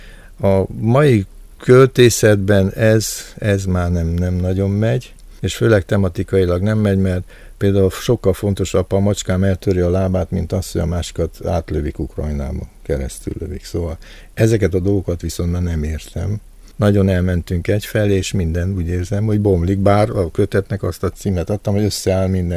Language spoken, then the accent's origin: Hungarian; Hungary; én ugye minden magyarként minden hangsúlyt az első szótagra teszek